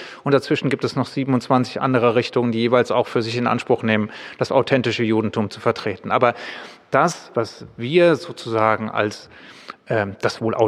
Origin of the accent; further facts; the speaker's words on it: Darmstadt, Hesse, Germany; Ich bin aufgewachsen in Darmstadt. Ich bin zur Schule gegangen in Darmstadt, damals ans Ludwig-Georgs-Gymnasium.